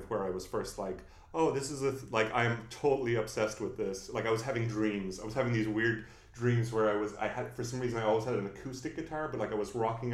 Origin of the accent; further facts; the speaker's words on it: Ireland; Yeah, I mean, I love Ireland and all that, but I went to art school in my hometown after high school.